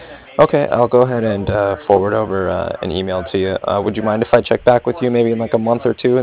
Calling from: Cardiff, Wales, United Kingdom; I was calling from Cardiff, and I was calling regarding some financing that was done with MidFirst Bank.

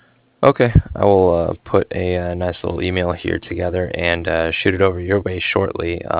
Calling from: Cardiff, Wales, United Kingdom; I'm calling from Cardiff. That's Cardiff, like

